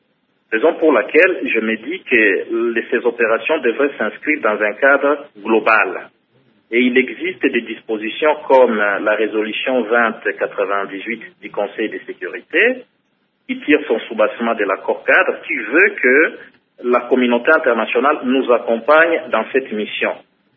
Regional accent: DR Congo; avant tout en tant que Congolais

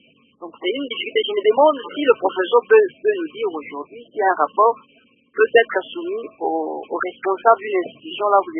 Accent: Kananga, Kasaï-Central, DR Congo; Oui, donc il y a un problème chez nous à Kananga.

